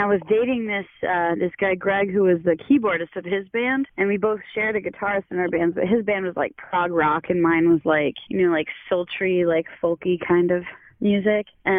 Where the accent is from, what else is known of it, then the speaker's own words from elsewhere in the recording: Colorado, United States; now in Texas, United States; Especially because I came from from Colorado down to Texas.